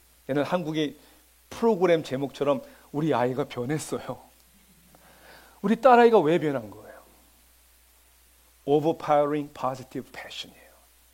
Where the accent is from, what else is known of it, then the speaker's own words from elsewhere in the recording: Georgia, United States; 저는 조지아에서 왔잖아요. 아틀란타 북부 지역에 정말 조용한 밤 9시만 되면 불을 다 끄고 다니는 사람이 없어요. 조용한 동네에서 온 저한테는 너무나 짜증이 나는 거예요.